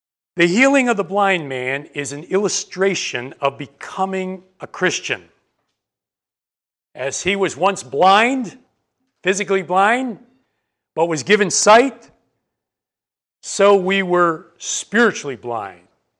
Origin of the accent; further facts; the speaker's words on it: Chicago, Illinois, United States; You know, most of you know I come from the Chicago area.